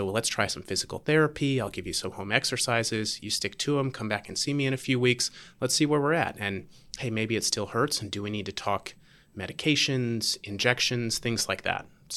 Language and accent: English; Charleston, United States; My background, I'm from Charleston, went to school there, played all the different sports they offered.